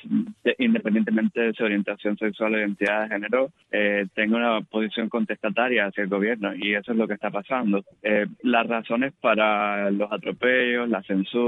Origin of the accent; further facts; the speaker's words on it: Cuba; nos toca, nos condiciona y nos perjudica a todos como cubanos, ¿no?